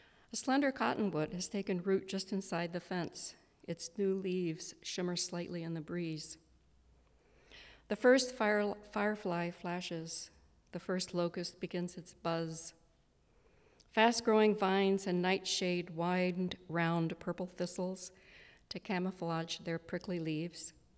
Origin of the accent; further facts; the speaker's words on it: Kansas, United States; I'm from Kansas. And Quivira is a wildlife refuge not far from my grandfather's farm, actually, but I had never visited it until I went back to Kansas a few years ago